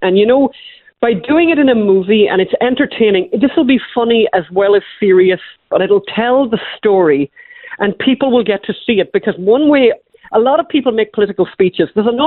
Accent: Ireland; we're Irish.

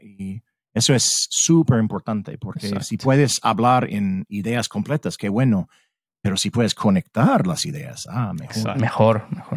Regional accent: United States; Spanish is a second language; como todo el mundo tiene que hacer en español, como estadounidense

